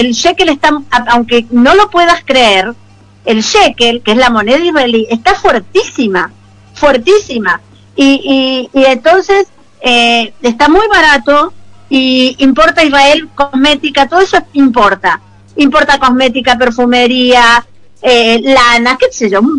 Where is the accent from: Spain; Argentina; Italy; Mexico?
Argentina; Mendoza; moved away as an adult; also born or lived in Buenos Aires; me llevaron a los 8 años a Mendoza. Crecí en Mendoza, estudié en la Universidad de Mendoza y después me volví a Buenos Aires